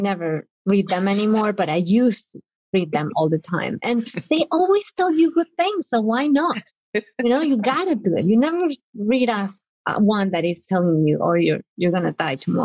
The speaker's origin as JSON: {"language": "English", "country": "Colombia", "moved": "yes", "said": "as soon as I open my mouth with my accent and my Colombian face, people are like, what are you doing here? Like, why did you decide to move?"}